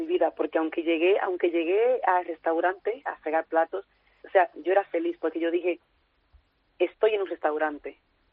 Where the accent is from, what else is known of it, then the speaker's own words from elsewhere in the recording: Jarabacoa, La Vega, Dominican Republic; una infancia súper bonita en una tierra de muy verde, montaña, Jarabacoa, la República Dominicana, que es mi país de origen.